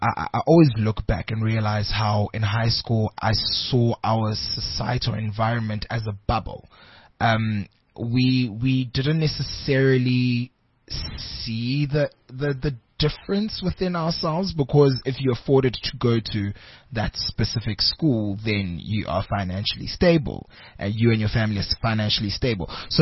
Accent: Pretoria, Gauteng, South Africa; also born or lived in Soweto / Nelspruit; I was born in Soweto, Deep Kloof Zone 2. And then my parents and myself and my younger siblings moved to Pretoria. And then because of work purposes, my parents had to move down to Nelspruit.

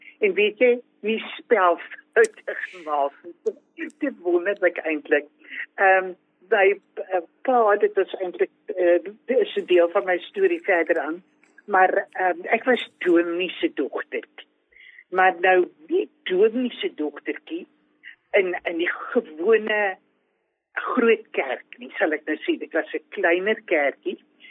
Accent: Despatch, Eastern Cape, South Africa; ek het in Dispatch groot geword, Oos-Kaapse dorpie

